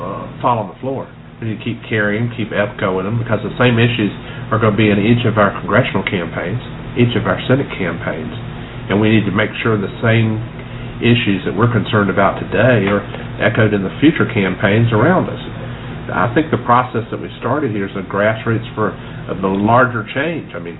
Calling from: South Carolina, United States; I'm calling from South Carolina.

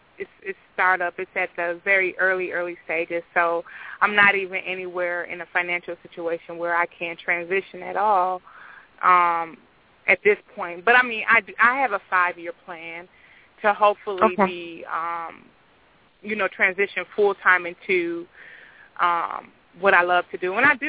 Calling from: Milwaukee, Wisconsin, United States; I am calling from the Milwaukee area.

